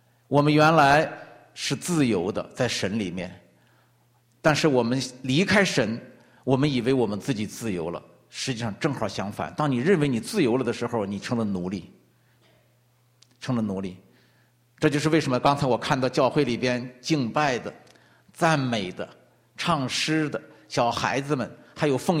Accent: China; 我们中国人讲穷则呼天，是不是？

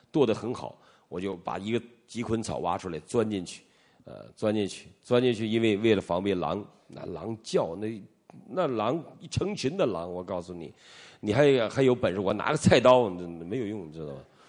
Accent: Northeast China, China; 温哥华人是没有概念的，我们东北人懂

